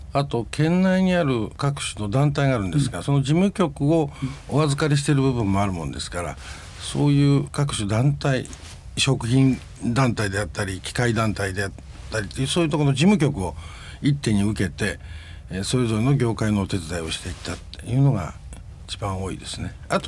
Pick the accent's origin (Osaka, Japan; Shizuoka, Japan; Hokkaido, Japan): Shizuoka, Japan; 自分は長男で育ってますから、静岡に戻ってこなきゃならない。